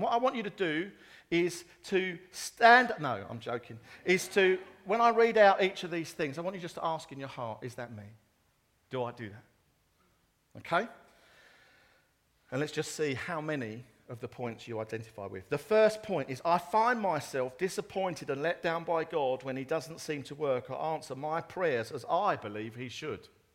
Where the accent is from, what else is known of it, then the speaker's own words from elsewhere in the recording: East of England, United Kingdom; I'm from Essex. Go Essex.